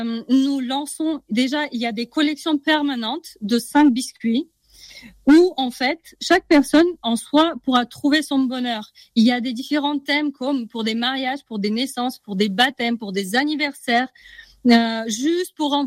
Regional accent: Russia; Il faut savoir que moi, je viens de Russie.

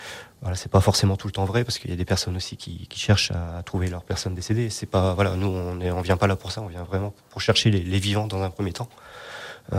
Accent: France; Je suis originaire de la France, je suis arrivé dans la région il y a un peu plus d'un an et demi.

